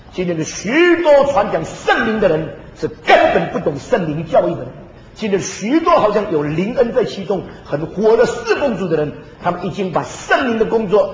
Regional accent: China; 我们中国人文化中间最重要的字是什么呢？

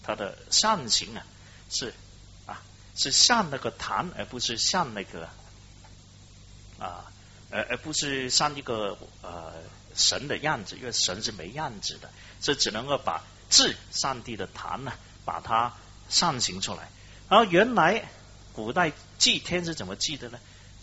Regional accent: Guangdong, China; 你知道我们广东人是讲古语的

